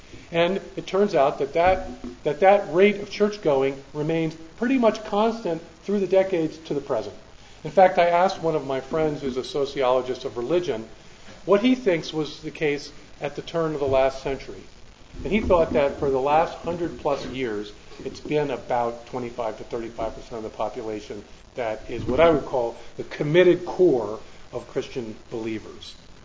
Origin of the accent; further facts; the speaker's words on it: Baltimore, Maryland, United States; When I was a young kid growing up in Baltimore, Maryland